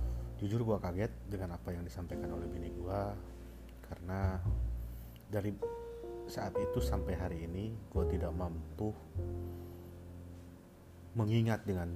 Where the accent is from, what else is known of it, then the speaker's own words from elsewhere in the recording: Tasikmalaya, West Java, Indonesia; now in Jakarta, Indonesia; asal gue dari Jawa Barat, Tasikmalaya. Sekarang gue tinggal di Jakarta, bolak-balik Tasik.